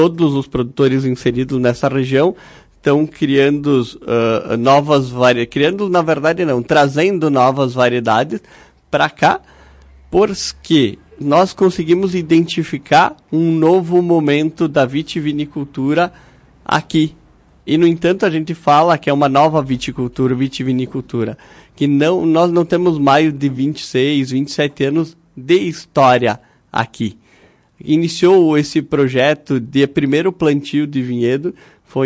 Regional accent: Bento Gonçalves, Rio Grande do Sul, Brazil; Eu sou natural de Bento Gonçalves.

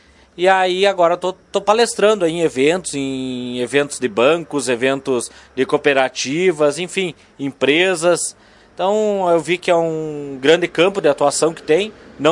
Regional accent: Bom Jesus, Rio Grande do Sul, Brazil; also born or lived in Caxias do Sul; now in Lagoa Vermelha, Brazil; eu sou nascido lá em Bom Jesus mesmo e me criei na fazenda Pedra Branca, um pouco antes de chegar em Bom Jesus. E aí, Miro, depois a gente acaba indo embora, né, para estudar e tudo mais, cidade pequena. Fui morar em Caxias

